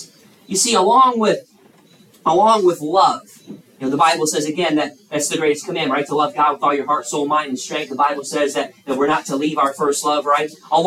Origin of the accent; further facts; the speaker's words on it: Illinois, United States; So I grew up in Illinois, and I enjoy watching baseball, and I'm a Chicago Cubs fan.